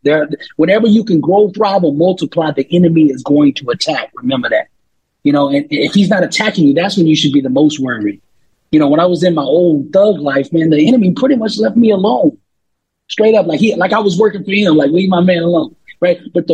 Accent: Dallas, Texas, United States; now in Miami, United States; You know, it's totally different contrast from where I came from Dallas at that point to Miami, man.

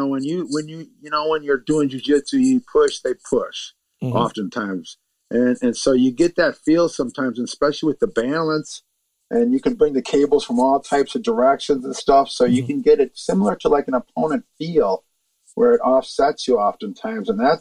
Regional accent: Madison, Wisconsin, United States; also born or lived in Los Angeles / New York / Chicago; Yeah, I'm from Madison, but I lived in L.A. for a long time. I lived in the South Bronx for a while, lived in Chicago for a while.

